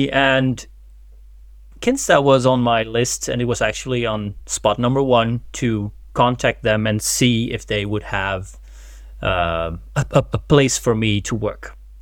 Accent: South Holland, Netherlands; walking to Berlin from my hometown, which is near Rotterdam.

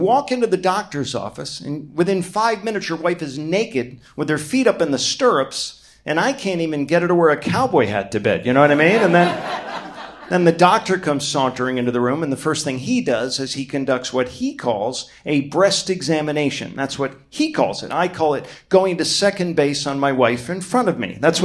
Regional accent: Ireland; I'm Irish.

